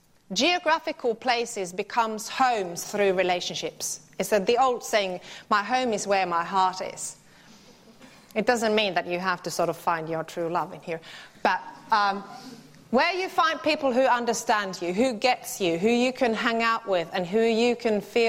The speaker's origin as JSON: {"language": "English", "country": "Finland", "said": "you are from the Netherlands, I'm from Finland."}